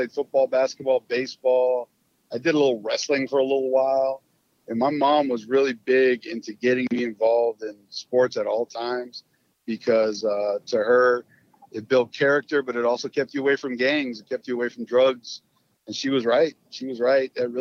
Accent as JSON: {"language": "English", "region": "Texas", "country": "United States", "tie": "born or raised there", "said": "And it really like lit me up, you know, growing up in West Texas, that really sunk in."}